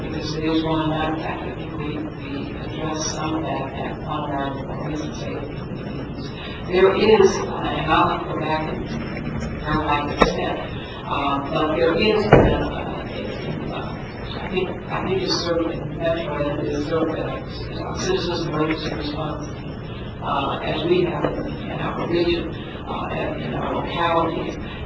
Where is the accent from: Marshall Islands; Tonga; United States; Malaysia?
Marshall Islands; I come from the Marshall Island.